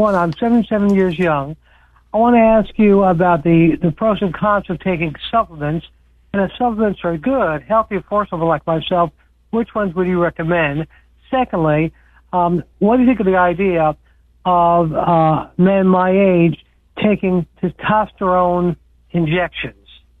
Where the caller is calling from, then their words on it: Georgia, United States; I'm calling you from Georgia.